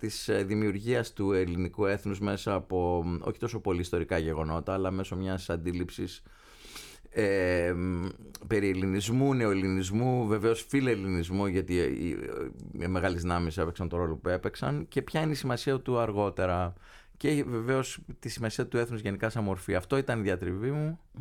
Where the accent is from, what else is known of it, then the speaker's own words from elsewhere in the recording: Athens, Attica, Greece; also born or lived in Los Angeles; γεννήθηκα στο Hollywood. Και οι γονείς μου επέστρεψαν, ενώ ήμουν 9 μηνών, οπότε κατ' ουσίαν ναι, μεγάλωσα στην Αθήνα, πήγα σχολείο στην Αθήνα, στην Κυψέλη, στην παλιάστικη Κυψέλη